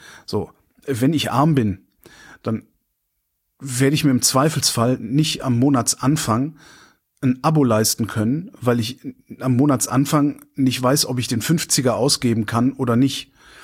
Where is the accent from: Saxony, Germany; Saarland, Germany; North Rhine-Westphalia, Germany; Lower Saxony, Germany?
North Rhine-Westphalia, Germany; born or raised there